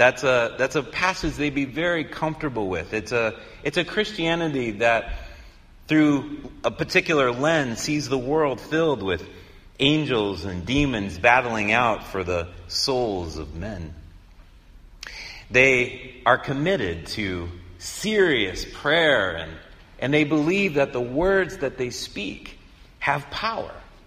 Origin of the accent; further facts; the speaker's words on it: St. Louis, Missouri, United States; I'm a St. Louisan.